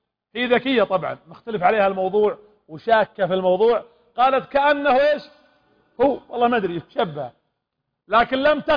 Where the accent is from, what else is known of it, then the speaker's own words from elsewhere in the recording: Qatif, Eastern Province, Saudi Arabia; ابلشونا عندنا في الشرقية الى اليوم في القطيف مشاكل